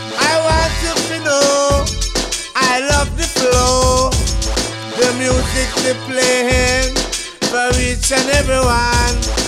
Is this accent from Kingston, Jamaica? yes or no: yes; Kingston, Jamaica; and I'm from Kingston, Jamaica.